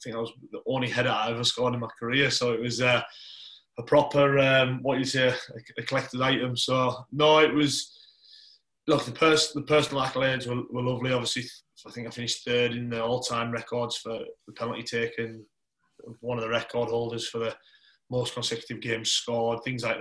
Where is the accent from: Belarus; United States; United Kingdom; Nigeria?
United Kingdom; Carlisle, North West England; And leading out my hometown team at Anfield as an actual moment, that was it. To step out onto that pitch, see 6,000 Carlisle fans behind the goal and lead out your hometown team was something I'll never forget.